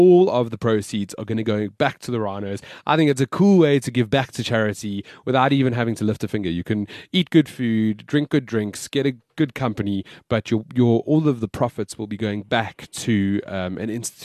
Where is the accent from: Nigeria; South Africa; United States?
South Africa; Why did it take one South African to make a complete difference? And I'll tell you why. Because we're South African.